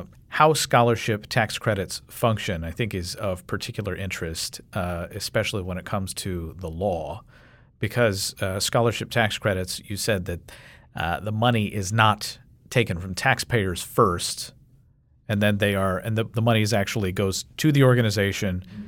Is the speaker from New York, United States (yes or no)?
no; Kentucky, United States; Now, in my home state of Kentucky, they not only have a Blaine Amendment